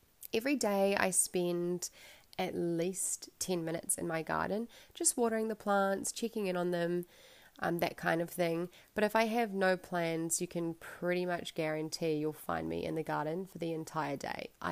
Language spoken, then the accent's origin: English; Pukekohe, Auckland, New Zealand; now in Wellington, New Zealand; I'm currently living in Wellington, New Zealand. I was originally born and raised in Pukekohe, which I would have called a small town. I'm just not sure it would be considered that anymore, and that's in South Auckland.